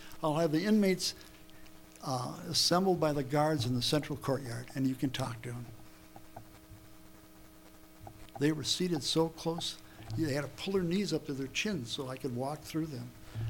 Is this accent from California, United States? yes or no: no; Ely, Minnesota, United States; I grew up in Ely, Minnesota. Echo Trail, when I grew up, was a couple ruts in a dirt road.